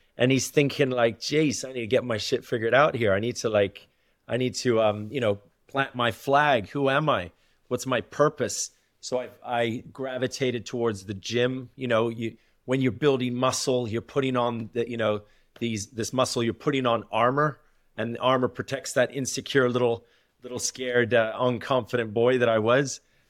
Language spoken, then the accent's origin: English; Australia; And as an Australian, Australians, you need to play cricket, they surf or play rugby.